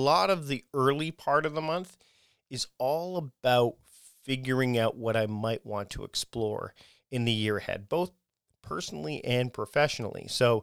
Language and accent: English; Hamilton, Ontario, Canada; Martin Short, the comedian who is actually from my hometown, where I was born, Hamilton, Ontario, Canada.